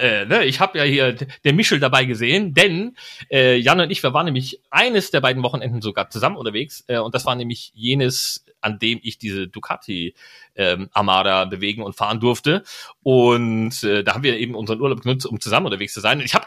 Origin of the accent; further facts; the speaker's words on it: East Germany, Germany; mein Herz schlägt ostdeutsch. Ich mag die Leute dort, ich komme aus der Ecke